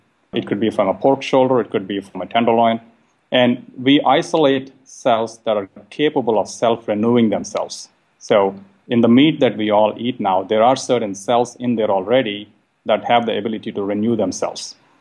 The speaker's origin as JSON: {"language": "English", "country": "India", "tie": "born or raised there", "said": "I grew up in a meat-eating family, and I grew up in India."}